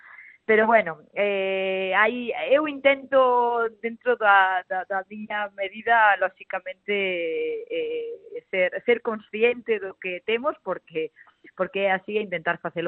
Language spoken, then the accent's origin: Galician; O Incio, Galicia, Spain; son do Incio, do interior da provincia de Lugo, de Terra Brava, de Terra Adentro